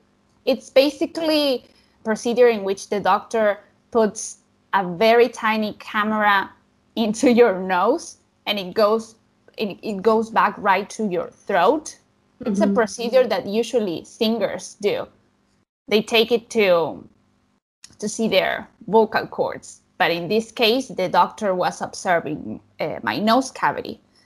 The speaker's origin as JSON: {"language": "English", "country": "Argentina", "tie": "born or raised there", "said": "I'm 25 years old and I'm from Argentina. I was born in a city that is right in the middle of the country and I have lived here my whole life."}